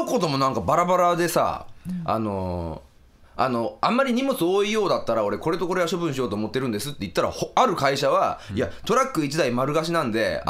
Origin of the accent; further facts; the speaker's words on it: Fukuoka, Japan; 俺福岡の人間ですなんやけど、